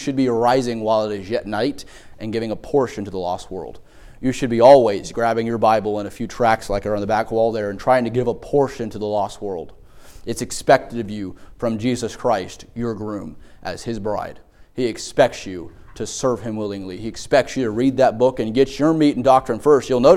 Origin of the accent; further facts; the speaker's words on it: North Dakota, United States; I'm from North Dakota. We did a little bit of farming up there, and I understand a little bit how that works.